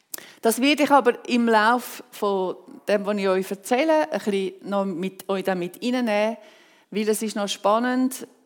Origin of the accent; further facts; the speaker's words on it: Switzerland; Und Gott hat für diese Menschen einen Auftrag bei uns in der Schweiz.